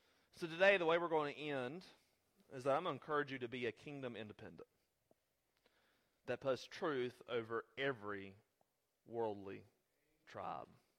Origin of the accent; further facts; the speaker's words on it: Erect, North Carolina, United States; Growing up in Randolph County, especially out there in the sticks of Erect, North Carolina, here's what I understood.